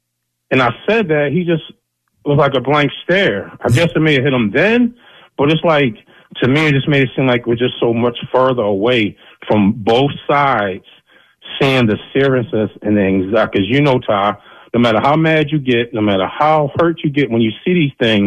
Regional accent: Philadelphia, Pennsylvania, United States; And I'm born and raised in Philly.

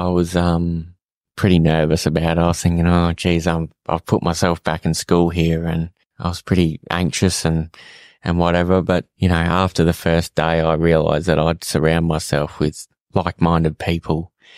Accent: Northern Territory, Australia; I'm from the Northern Territory and, you know, been playing in the bull dust and the mud all my life

